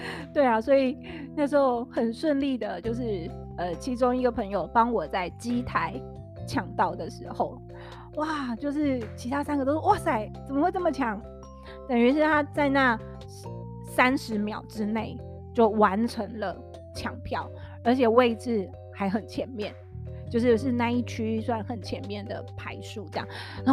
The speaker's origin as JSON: {"language": "Chinese", "country": "Taiwan", "said": "就没有想到我们台湾这边不知道是不是因为可能担心场地对小朋友不好啊"}